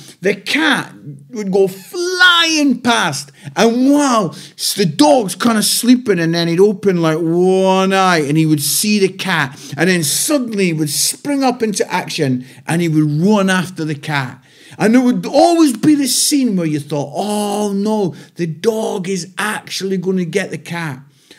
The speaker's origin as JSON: {"language": "English", "region": "Scotland", "country": "United Kingdom", "said": "And I'm Scottish"}